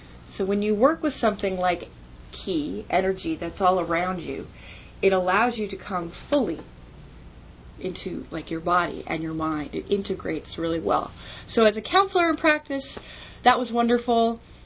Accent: New Jersey, United States; now in Seattle, United States; And I'm originally from New Jersey, and once in a while you'll hear some of that talk come out, but I've lived in Seattle 12 years

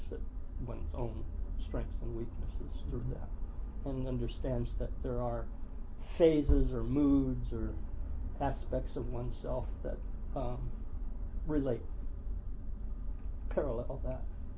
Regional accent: Oakland, California, United States; Well, it's a little funny that I grew up in Oakland Hills when I was in high school. I went to Oakland High. And that's it was a horsey zone.

